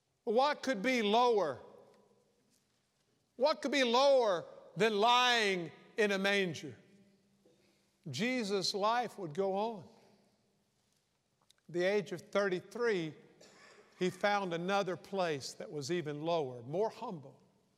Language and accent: English; Savannah, Georgia, United States; born there; I was born in Candler Hospital, Savannah, Georgia.